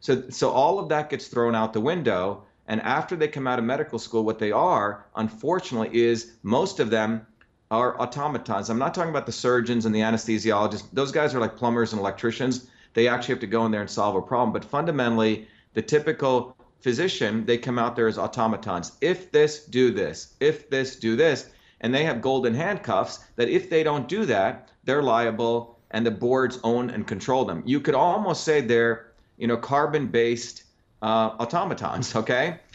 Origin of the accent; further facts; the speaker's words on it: New Jersey, United States; my education here in the United States and, you know, growing up in Jersey, et cetera